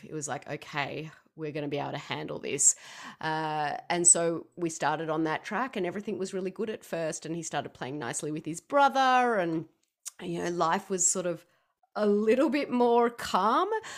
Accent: Australia; now in United States; I do live in the US, but I know I don't sound like it. I am originally from Australia

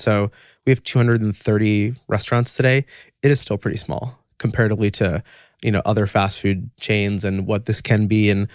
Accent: New York, United States; and I'm from New York, they're from

